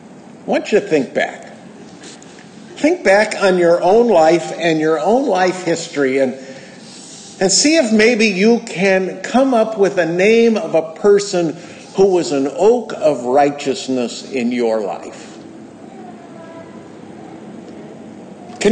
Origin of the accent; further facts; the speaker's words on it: California, United States; growing up in Burton Valley as I did